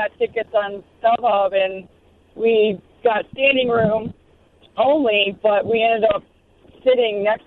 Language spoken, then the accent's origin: English; Carpentersville, Illinois, United States; I grew up in Carpentersville.